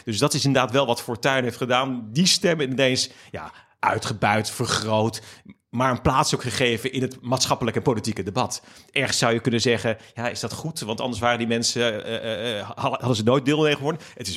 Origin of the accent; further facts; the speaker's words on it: Capelle aan de IJssel, South Holland, Netherlands; Ik ben opgegroeid in Capelle aan de IJssel. Veel in die soort die randen van Rotterdam.